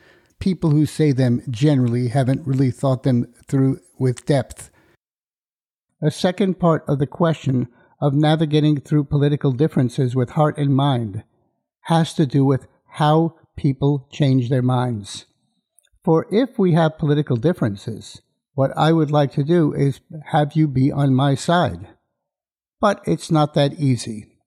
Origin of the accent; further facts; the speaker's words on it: New York City, New York, United States; I grew up in New York City, and hunting was never part of my life.